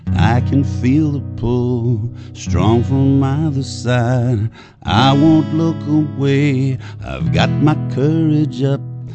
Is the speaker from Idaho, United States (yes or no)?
no; Mississippi, United States; I had gone back to my hometown for a funeral.